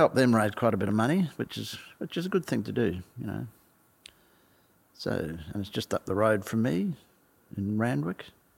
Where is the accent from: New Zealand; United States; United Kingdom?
New Zealand; now in Australia; Yeah, well, sort of. I'm a Kiwi. I'm naturalised Australian.